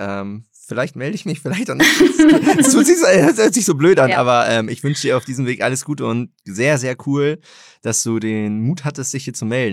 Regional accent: Hamburg area, Germany; ich bin in Hamburg geboren, dann hier vor den Toren Hamburgs aufgewachsen, dann zum Studieren weg gewesen. Und jetzt bin ich seit fast 2 Jahren wieder hier

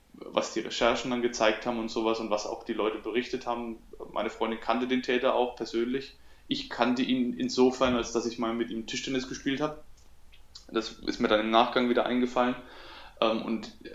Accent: Coburg, Bavaria, Germany; Aber bei uns in Coburg gibt es 2 Realschulen. Es gibt eine Realschule 1 und es gibt eine Realschule 2. Und in meinem Abschlussjahrgang 2003

